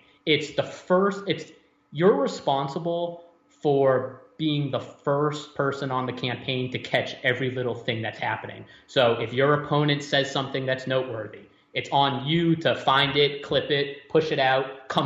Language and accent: English; Massachusetts, United States; But born and raised in Massachusetts, how did I get involved in politics, my lord?